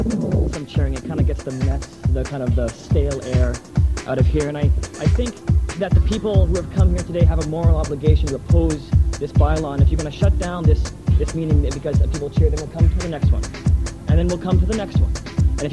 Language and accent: English; Victoria, British Columbia, Canada; I'm born and raised in Victoria, and I've seen a real growth here.